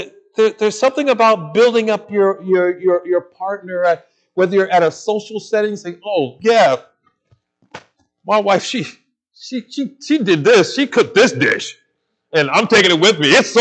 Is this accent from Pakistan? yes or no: no; United States; She's from the Philippines, I'm from the United States, and she speaks Tagalog, and she speaks Wadai, and she speaks English.